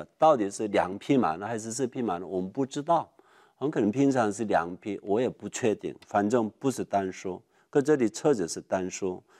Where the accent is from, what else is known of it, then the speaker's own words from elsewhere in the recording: South Korea; Chinese is a second language; now in New York, United States; 我在纽约新兴圣经神学院找圣经的一个人，我是一个韩国人，所以你要原谅我，不太标准的普通话播音。